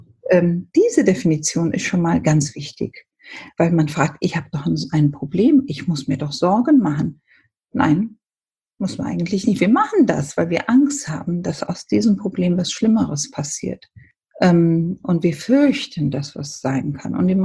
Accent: Ethiopia; first language Amharic; German is a second language; now in Germany; Ich bin ja ursprünglich, komme ich aus Äthiopien. Mein Vater ist Inder, deshalb meine Mutter Äthiopien. Wir sind als Kinder englischsprachig aufgewachsen. Amharisch, die äthiopische Sprache, Englisch und deshalb denke ich ja oft in Englisch.

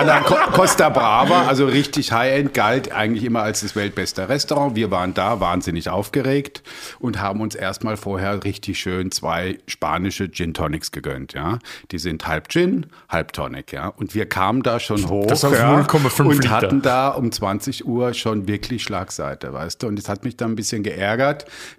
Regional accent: Landau, Rhineland-Palatinate, Germany; now in Berlin, Germany; Gebürtig bin ich aus der Pfalz, aus Landau und da auch in einer Weinbaufamilie väterlichenseits aufgewachsen.

